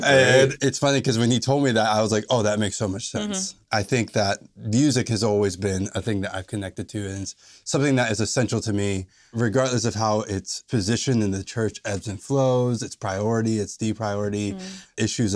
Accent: Illinois, United States; I grew up in the suburbs of Chicago and in a mixed family. So I'm African American, but then my mom is from England.

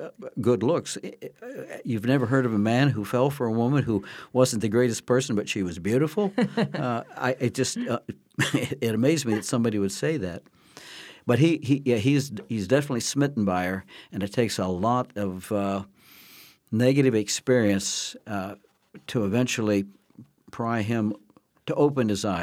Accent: Kansas City, Missouri, United States; But I grew up in Kansas City, and I've been here since 1957, when I came to the university to study journalism.

